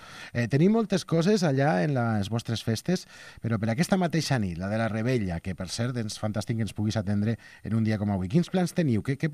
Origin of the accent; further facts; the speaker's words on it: Castelló de la Plana, Valencian Community, Spain; jo que sóc de Castelló, de Castelló de la Plana